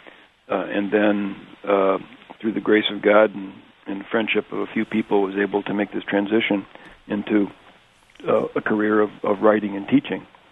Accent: Indiana, United States; also born or lived in Illinois; I was born in Illinois, grew up in Indiana, went to high school in a little Benedictine boarding school in Peru, Illinois

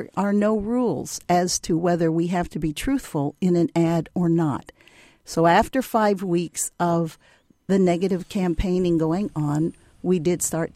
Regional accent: Winnemac, Indiana, United States; I grew up in Winnemac, Indiana, and was surrounded by a culture of the Potawatomi Indians, and the town was named after Chief Winnemac.

